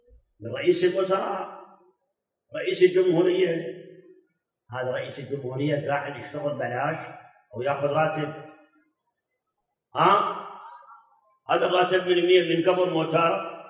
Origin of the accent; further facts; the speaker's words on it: Iraq; الان عندنا بالعراق عامل البنا كل يوم اجره اليوميه ما تشكل عاده 20,000